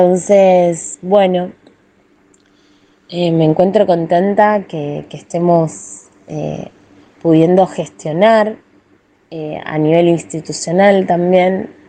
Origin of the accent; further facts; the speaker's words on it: Buenos Aires Province, Argentina; Yo vivo acá en Buenos Aires, en este momento vivo en San Telmo, pero me crié en el oeste, en el conurbano bonaerense. Y bueno, la realidad es que, bueno, yo soy argentina, mi padre es argentino, toda la familia de mi padre llegaron con la Primera Guerra Mundial